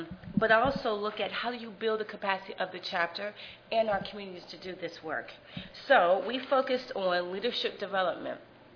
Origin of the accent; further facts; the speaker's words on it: the South, United States; Because I'm from the South, and we talk very fast, so it's just going to be worse now because I've had hot chocolate.